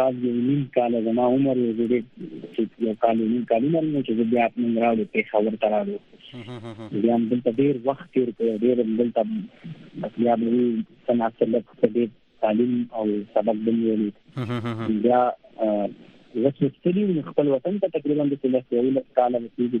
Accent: Nangarhar, Afghanistan; born there; زه په ننګرهار کې پیدا شوی یم

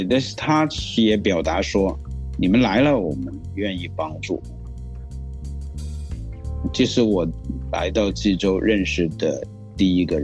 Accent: China; 再几次看看发现说全世界我们中国人拿着护照就能去的地方很少

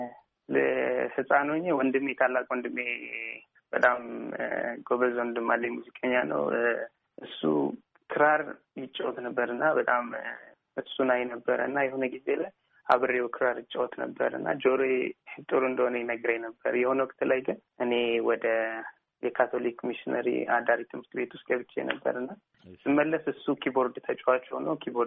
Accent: Debre Birhan, Amhara, Ethiopia; born there; እኔ የተወለድኩት ደብረ ብርሃን ውስጥ ነው።

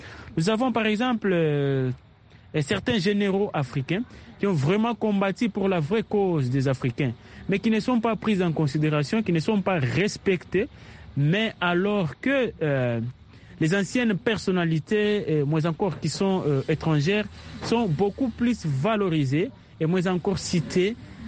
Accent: DR Congo; Et bel et bien ici chez nous en RDC, nous avons certains lieux et qui portent vraiment les anciennes appellations.

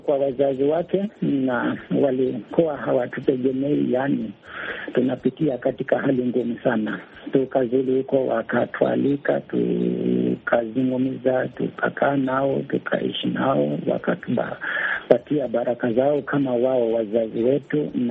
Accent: Hoima, Western Region, Uganda; mimi ni mzawa wa Hoima, mimi ni wa kabila ya Wanyoro ama Banyoro

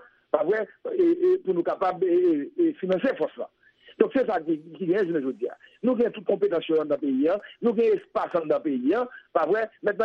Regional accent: Nord-Est, Haiti; Moi-même, je suis du Nord-Est.

